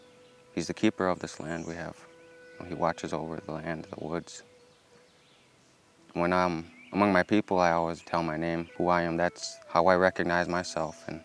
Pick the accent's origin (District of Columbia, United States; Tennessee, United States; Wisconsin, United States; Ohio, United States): Wisconsin, United States; I come from the St. Croix, Chippewa Indians of Wisconsin band, and I work under the Education Department as a culture coordinator.